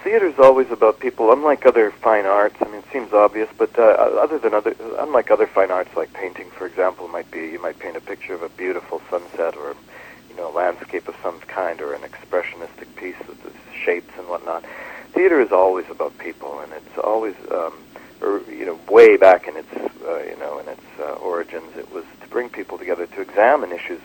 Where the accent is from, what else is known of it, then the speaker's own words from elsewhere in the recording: Saskatoon, Saskatchewan, Canada; born there; also born or lived in Halifax; now in Vancouver, Canada; No, I was born in Saskatoon.